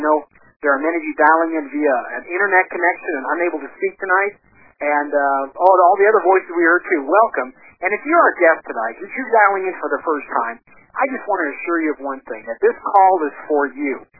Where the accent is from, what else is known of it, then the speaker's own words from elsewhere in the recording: Conroe, Texas, United States; now in Las Vegas, United States; I'm originally from Conroe, Texas, and tonight I'm calling you from Las Vegas, Nevada